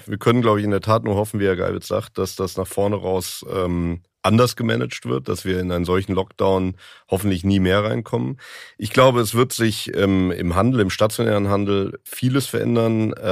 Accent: Cologne, North Rhine-Westphalia, Germany; Ich sehe es in der Großstadt, ich komme aus Köln

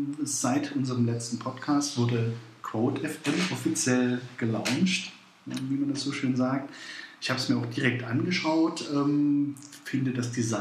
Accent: Thuringia, Germany; Das können wir als Thüringer natürlich selbst nur leiten an der Stelle.

